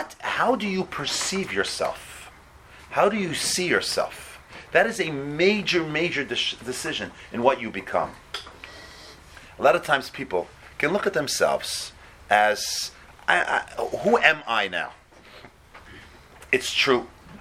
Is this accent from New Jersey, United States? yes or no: yes; Teaneck, New Jersey, United States